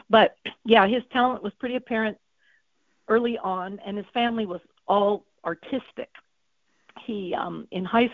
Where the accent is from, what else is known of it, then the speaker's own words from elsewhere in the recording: Colfax, Washington, United States; I grew up in the Palouse.